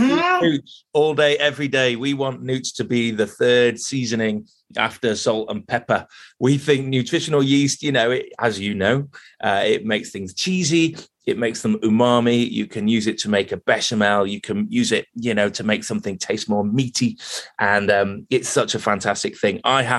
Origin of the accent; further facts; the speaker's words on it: Sheffield, Yorkshire and the Humber, United Kingdom; we're from Sheffield, which is a little city in the north of England.